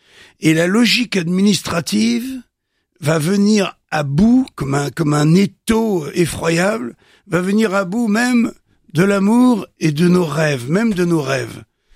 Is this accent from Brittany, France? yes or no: no; Fontaine-Luyères, Grand Est, France; born there; Moi, je suis né à Fontaine-Lui-Hier. Eh bien maintenant, sur ma carte d'identité, c'est marqué Charmont-sous-Barbuise. C'est le bled d'à côté qui était plus gros et qui, en fait, a absorbé Fontaine-Lui-Hier.